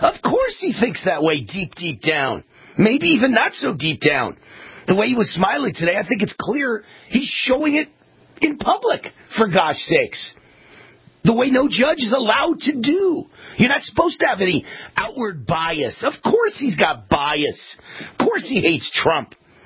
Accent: New York, United States; also born or lived in Hollywood; You know, I'm Jewish. I was born and raised in New York. I went to Hollywood. I was in the TV business.

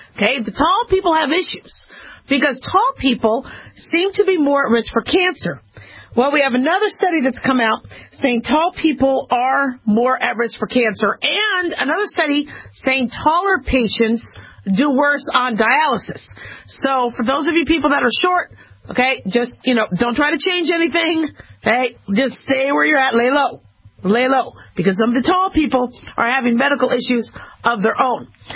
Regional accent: Las Vegas, Nevada, United States

